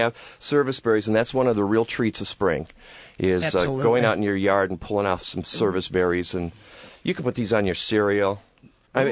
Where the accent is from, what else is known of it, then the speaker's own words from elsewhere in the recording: Michigan, United States; Oh, the suburbs of Detroit. But, I've been all over the state.